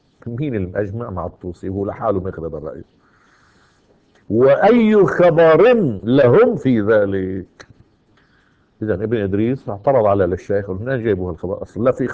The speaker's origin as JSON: {"language": "Arabic", "country": "Lebanon"}